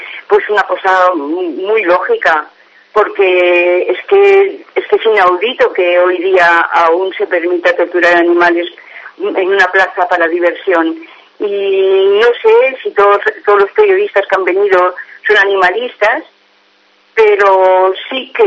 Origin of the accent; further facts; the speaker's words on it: Valencian Community, Spain; yo soy valenciana, pero que he vivido en el extranjero toda la vida